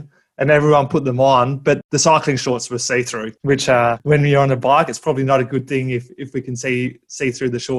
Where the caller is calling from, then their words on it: Australia; My accent might be a bit different because I'm coming to you from all the way from Australia.